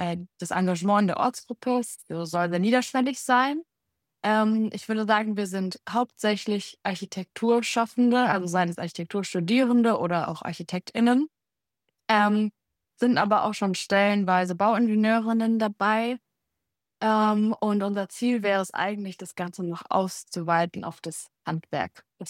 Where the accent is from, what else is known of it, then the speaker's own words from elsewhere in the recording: Heidelberg, Baden-Württemberg, Germany; now in Berlin, Germany; ich bin 27 Jahre alt und komme ursprünglich aus Heidelberg und wohne jetzt aber mittlerweile in Berlin.